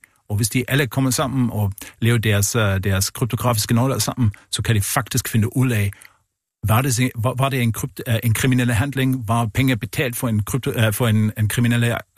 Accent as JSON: {"language": "Danish", "country": "Germany", "second_language": "Danish", "said": "Ja, jeg er tysker, ja."}